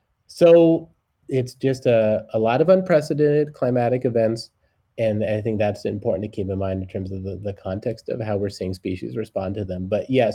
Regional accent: Tucson, Arizona, United States; I'm a desert rat, born and raised in Tucson

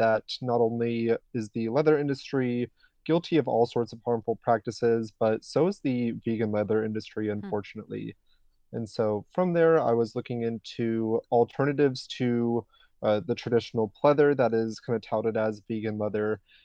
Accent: Phoenix, Arizona, United States; I grew up in the Sonoran Desert right here in Phoenix, Arizona.

